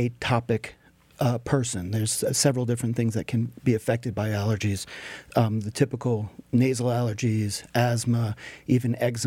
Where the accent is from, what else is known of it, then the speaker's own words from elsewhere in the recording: New Jersey, United States; From New Jersey.